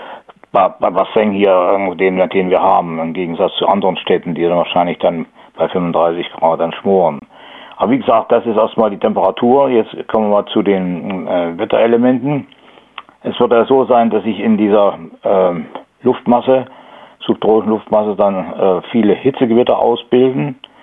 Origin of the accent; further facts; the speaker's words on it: Northern Germany, Germany; das wettern wir ab, wie als Norddeutsche.